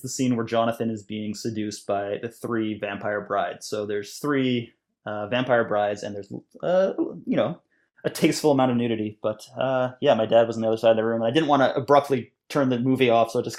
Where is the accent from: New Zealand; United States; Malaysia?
Malaysia; one of the houses when I grew up in Malaysia, the top floor was just one long room.